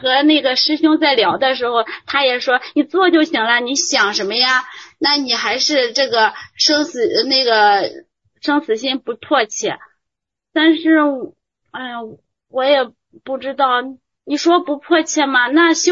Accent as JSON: {"language": "Chinese", "town": "Dongying", "region": "Shandong", "country": "China", "said": "我是东营的。"}